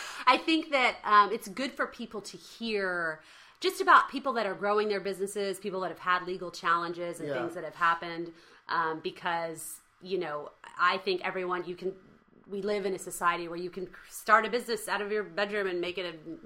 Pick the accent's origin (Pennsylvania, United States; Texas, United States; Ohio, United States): Texas, United States; I'm from Texas